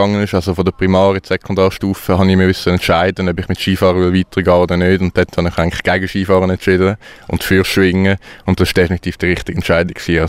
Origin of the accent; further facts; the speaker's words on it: Switzerland; ich bin ursprünglich wirklich Schweizer. Also ich bin auch in der Schweiz aufgewachsen, aber eigentlich aufgewachsen. Und auch meine Eltern sind in der Schweiz aufgewachsen. Meine Grosseltern sind, als sie jung waren, sind sie in die Schweiz gekommen. Und wir haben eigentlich alle den Schweizer Pass.